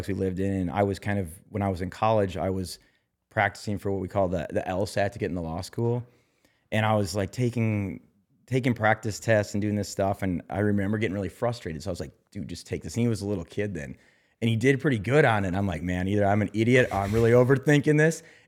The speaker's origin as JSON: {"language": "English", "town": "Green Bay", "region": "Wisconsin", "country": "United States", "tie": "born or raised there", "also_born_or_lived": "Eau Claire / Sheboygan", "said": "I grew up on the east side of Wisconsin. I was born in Eau Claire, Wisconsin, but I lived in Sheboygan, I think starting when I was like in preschool. Then moved up to Green Bay and lived there until I graduated college."}